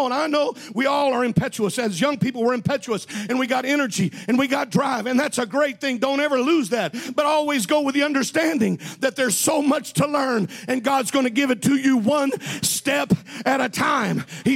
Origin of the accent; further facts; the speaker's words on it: Texas, United States; I remember in Texas, growing up in North Texas, there was a young man that went to TBC, Wayne Huntley.